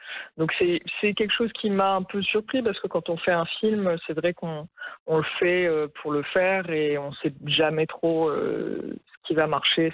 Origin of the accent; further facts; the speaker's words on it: Morocco; vu que je suis marocaine